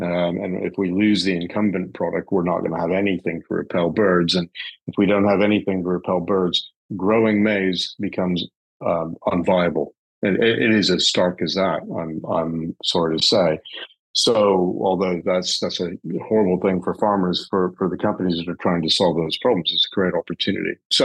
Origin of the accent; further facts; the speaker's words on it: United States; now in United Kingdom; although that might be a bit ironic because I'm American, but I've lived here a long time.